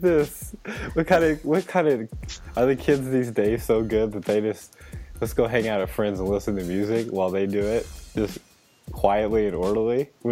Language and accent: English; Oklahoma, United States; For everyone that doesn't know, we're from Oklahoma, and Lawton is a small, let's just call it a place in Oklahoma.